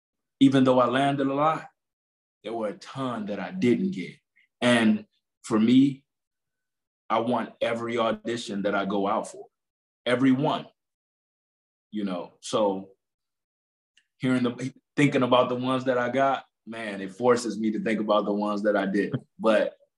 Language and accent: English; Detroit, Michigan, United States; For me, just the way that we grew up in Detroit, family has always been the fuel that I needed to continue.